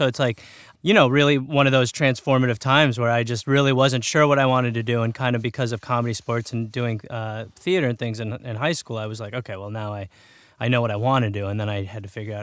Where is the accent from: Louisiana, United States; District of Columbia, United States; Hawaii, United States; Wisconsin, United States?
Wisconsin, United States; Brown Deer; born there; No. I was born in Milwaukee County, but I do believe I was born in Brown Deer.